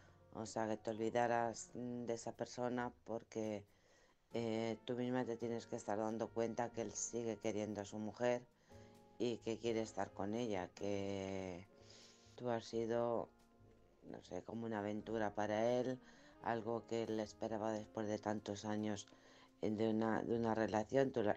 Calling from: Alcorcón, Community of Madrid, Spain; de Alcorcón.

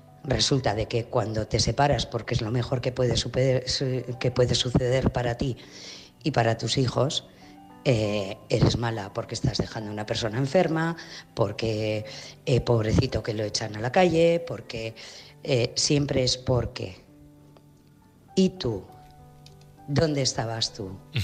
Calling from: Logroño, La Rioja, Spain; Hola, buenas noches. … corresponsal de Logroño.

